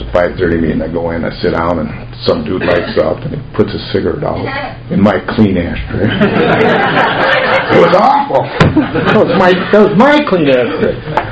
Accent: New Orleans, Louisiana, United States; Where are you from? I said, New Orleans.

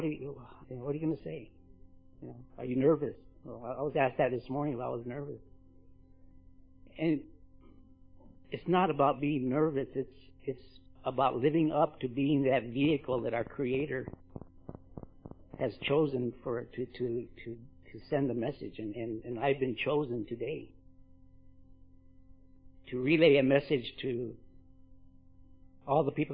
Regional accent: Isleta, New Mexico, United States; I grew up in Isleta, I was born in 49 and grew up in the 50s and early 60s in my childhood on the reservation in Isleta.

